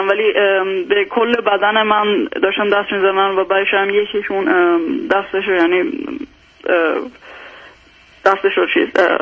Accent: Iran; now in Sweden; من وقتی که از ایران اومدم سوئد

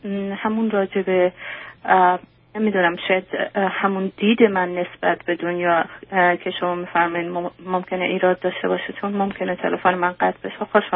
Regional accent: Iran; moved away; به طور که 2 سال پیش از ایران اومدم بیرون فقط به خاطر مشکلاتی که از تنهایی داشتم

